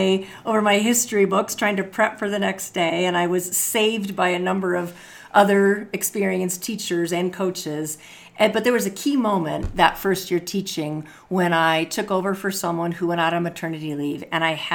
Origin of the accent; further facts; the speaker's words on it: Minnesota, United States; So I was born in Minnesota and I grew up in Minnesota. You'll hear the O's, Minnesota.